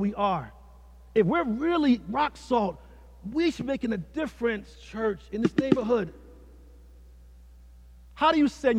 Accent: Philadelphia, Pennsylvania, United States; I grew up in North Philadelphia, Benangle Street.

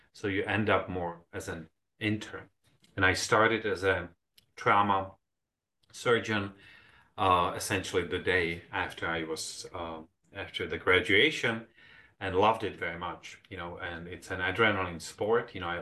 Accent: Prague, Czechia; born there; English is a second language; also born or lived in several countries; I was born in Prague in Czech Republic. This is where I went to medical school when I was 17.

